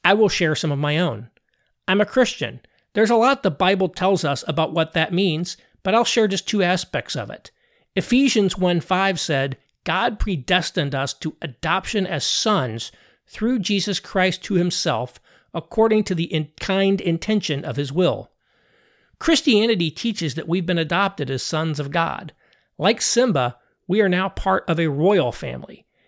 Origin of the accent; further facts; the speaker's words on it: United States; I'm also an American. This is my country. Americans are my people.